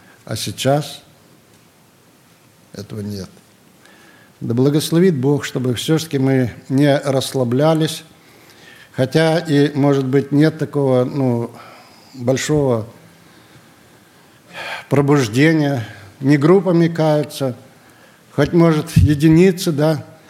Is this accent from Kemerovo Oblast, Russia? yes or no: yes; Baidaevka, Kemerovo Oblast, Russia; А в 57-м году уже в Осинниках мы так объединились. Я из Байдаевки был, там осинниковские, которые были исключены из списков.